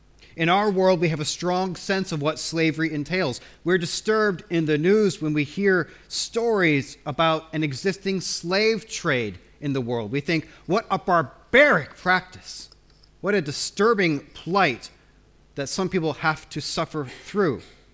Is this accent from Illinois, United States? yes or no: no; Spokane, Washington, United States; I remember when I was growing up in Spokane in Washington State, interesting the memories that stick with us.